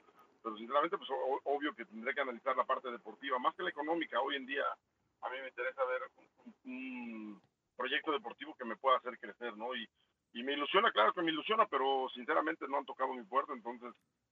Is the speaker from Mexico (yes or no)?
yes; Mexico; Diferente cuando vas como mexicano, porque nos tratan extraordinario, son hermanos